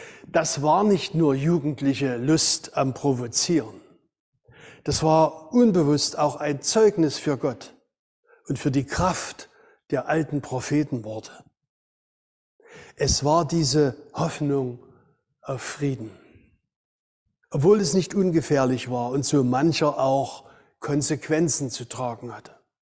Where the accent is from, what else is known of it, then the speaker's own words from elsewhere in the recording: Thuringia, Germany; Weihnachten in den Nachkriegs- und Hungerjahren bei uns zu Hause in Thüringen oder hier im Erzgebirge.